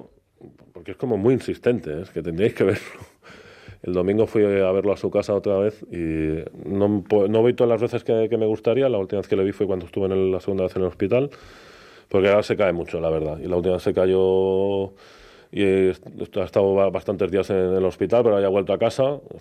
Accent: Mataró, Catalonia, Spain; Yo soy de Mataró, ¿no? Yo quiero esta ciudad.

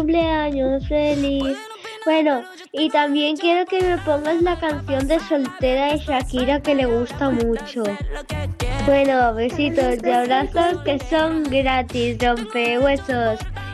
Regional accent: Vinaròs, Valencian Community, Spain; de Vinaroz.

